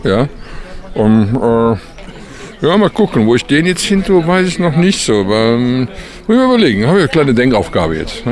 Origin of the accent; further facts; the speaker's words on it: Cologne, North Rhine-Westphalia, Germany; Aber Köln ist meine Heimat haben. Also da gehöre ich irgendwie hin.